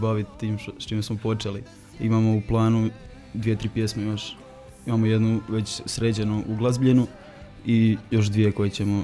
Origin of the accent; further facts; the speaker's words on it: Davor, Brod-Posavina County, Croatia; Ja sam iz Davora.